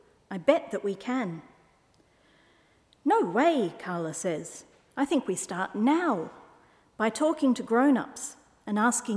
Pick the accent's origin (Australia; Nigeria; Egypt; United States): Australia; Although I am Scottish Australian, I absolutely adore the song Jerusalem.